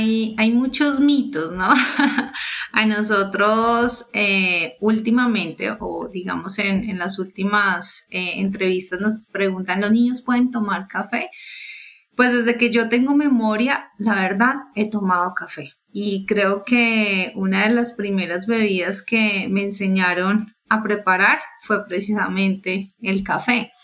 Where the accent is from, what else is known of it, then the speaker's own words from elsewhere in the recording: Colombia; súper orgullosos nos sentimos como colombianos